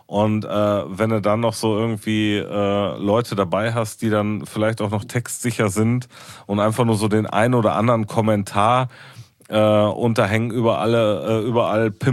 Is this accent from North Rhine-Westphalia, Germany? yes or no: yes; North Rhine-Westphalia, Germany; Ey, ganz ehrlich, wir sind aus dem Pott und ich finde halt so ein gewisses Assi-Sein auch gar nicht schlimm.